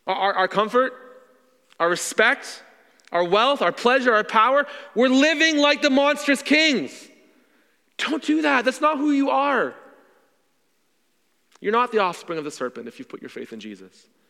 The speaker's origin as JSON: {"language": "English", "country": "Canada", "tie": "born or raised there", "said": "for most of us, born and raised in Canada, God hasn't asked us to suffer much for him."}